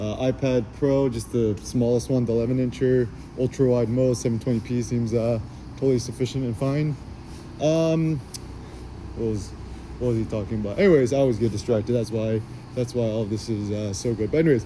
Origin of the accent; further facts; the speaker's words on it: California, United States; I grew up in the Bay Area, like East Bay, Alameda, Oakland, stuff like that.